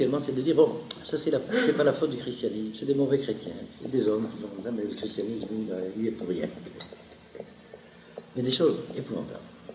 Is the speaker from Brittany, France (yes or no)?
no; Grand Est, France; Bon, je suis alsacien.